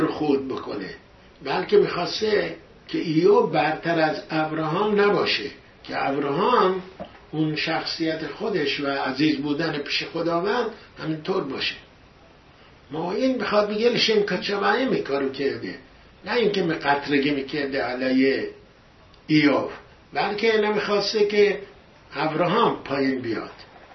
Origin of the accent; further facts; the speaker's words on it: Iran; moved away; ما از ایران اومدیم، از ایران اومدیم، خب کاری بودیم اینجا که اومدیم، نه زبونی داریم نه شغلی داریم.